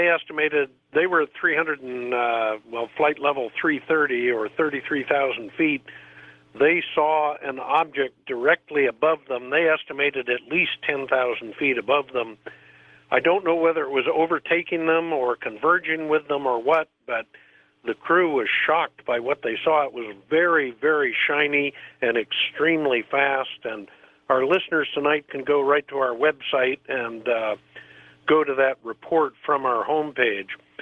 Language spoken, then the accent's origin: English; Ferguson, Missouri, United States; I grew up not only in St. Louis, I grew up in Ferguson.